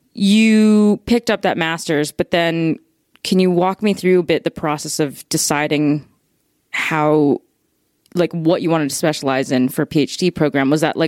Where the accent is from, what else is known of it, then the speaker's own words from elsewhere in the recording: Chicago, Illinois, United States; No, the closest I've come to is I grew up in Chicago.